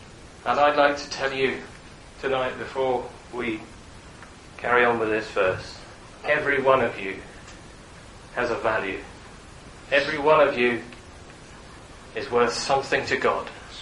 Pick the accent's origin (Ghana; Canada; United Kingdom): United Kingdom; I'm British, but I haven't got talent.